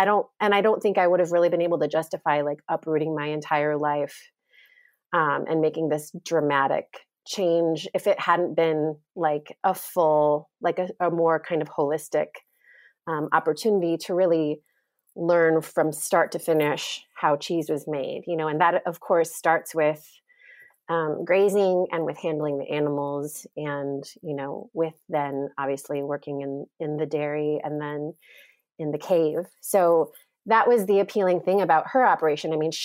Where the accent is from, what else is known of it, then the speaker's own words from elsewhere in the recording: Indiana, United States; and I'm originally from Indiana, and that's the home of Capriol Farm, which is like a very well-known goat dairy.